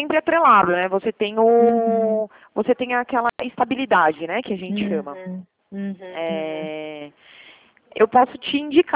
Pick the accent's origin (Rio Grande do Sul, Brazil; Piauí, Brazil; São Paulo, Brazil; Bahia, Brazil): São Paulo, Brazil; Eu sou de São Paulo, particularmente, mas eu trabalho na unidade de Limeira, que é interior de São Paulo.